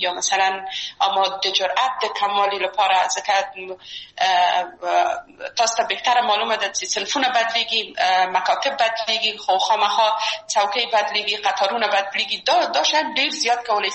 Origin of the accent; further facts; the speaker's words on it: Kabul, Afghanistan; یو خو موږ د مګریانو په ساحه کې لوی سوي وو، هلته زموږ بلدتیا ډېره زیاته وه